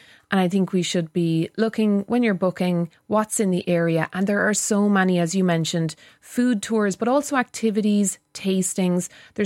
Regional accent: Midlands, Ireland; I feel like I'm from the Midlands and I feel like sometimes it's overlooked

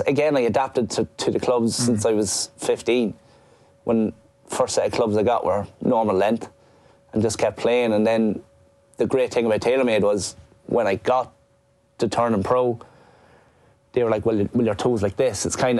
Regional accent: Dundalk, County Louth, Ireland; I'm from Dundalk. I'm from Loud Village. Okay. It's a very, very small community. And it's an extremely supportive village.

